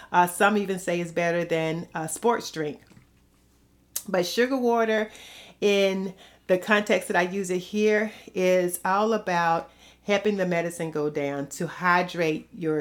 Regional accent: the South, United States; accent: southern drawl; And if you can't tell from my accent, there's a little bit of southern drawl in there a little bit.

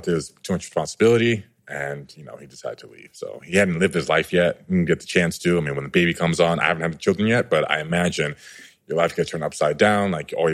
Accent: New York City, New York, United States; moved away; they assumed, because I was from New York City, not just the U.S., I was wealthy, right?

